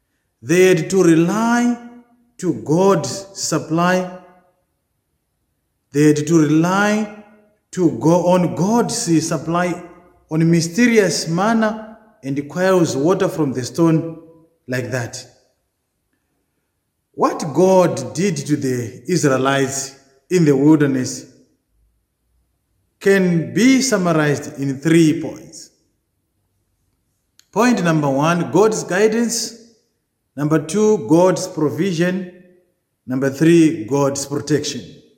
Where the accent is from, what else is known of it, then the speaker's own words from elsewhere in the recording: Zimbabwe; which reminds me of the way how I was raised up in Zimbabwe.